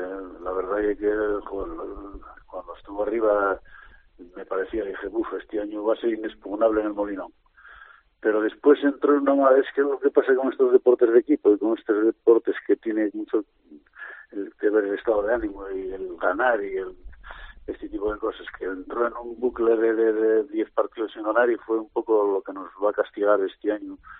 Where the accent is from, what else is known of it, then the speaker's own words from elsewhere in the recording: Gijón, Asturias, Spain; cuento pues cosas de mi vida y de mi infancia en el Cerillero, en mi barrio.